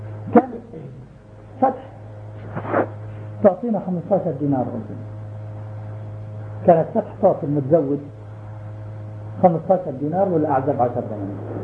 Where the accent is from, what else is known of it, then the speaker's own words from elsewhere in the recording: West Bank, Palestine; moved away as an adult; now in Amman, Jordan; أنا خرجت ماشيا من الضفة الغربية إلى الضفة الشرقية على الأرض.